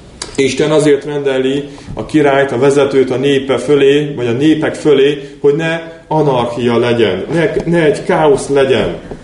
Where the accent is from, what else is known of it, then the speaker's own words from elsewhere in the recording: Hungary; Persze magyarok vagyunk, Magyarországon élünk, itt van állampolgári jogunk, de nem miénk ez a föld.